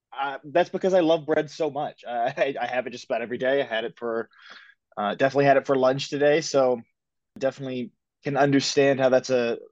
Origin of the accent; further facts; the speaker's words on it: North Carolina, United States; even though I'm from North Carolina, chose the team most geographically isolated from me. But to me, that's my hometown team.